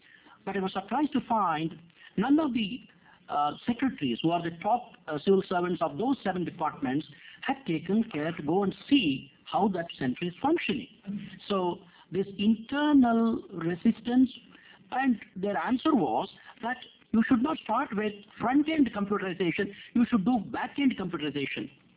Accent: India; I'm from India.

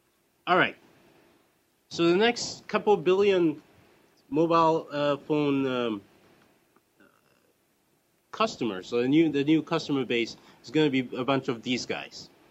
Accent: Ghana; I'm from Ghana, and ever since I was a child, you have to go to the post office to check to see if you have mail.

